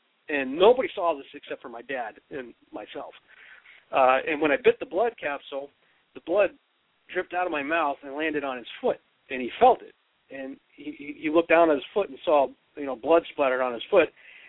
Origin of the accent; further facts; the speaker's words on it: Massachusetts, United States; And, of course, growing up in Massachusetts, it's a very heavy Catholic environment.